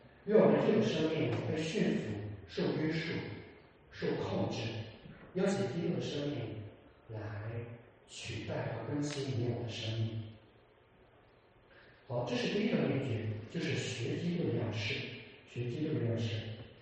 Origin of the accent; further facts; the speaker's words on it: Shandong, China; 因为我小时候在山东的农村长大啊，然后在农村长大的时候，小时候跟着我们80后跟着爸爸妈妈去干农活